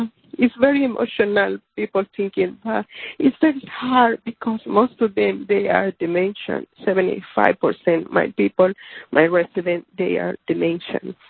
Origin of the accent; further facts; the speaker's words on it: El Salvador; English is a second language; moved away as an adult; now in United States; I come from El Salvador. I'm here for 20 years.